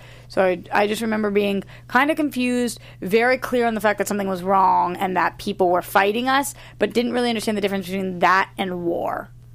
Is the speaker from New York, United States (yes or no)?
no; Newton, Massachusetts, United States; Two of the terrorists stayed in Newton, which is my hometown, overnight at a hotel